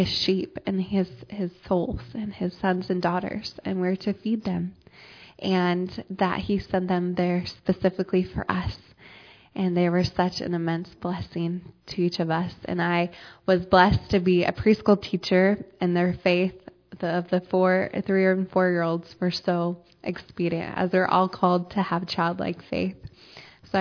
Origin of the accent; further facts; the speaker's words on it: Seattle, Washington, United States; I'm from Seattle, Washington, and I attend the Puyallup branch.